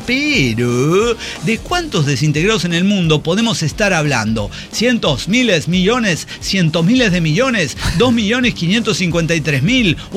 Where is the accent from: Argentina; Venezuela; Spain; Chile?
Venezuela; San Antonio de los Altos, Miranda; Que conozcan mi pueblito. Aquí roban motos, le dije. Y bueno, y seguí con todo. Y sí, así. Y mi nueva novia, que también es de allí. Ah, de San Antonio de los Altos.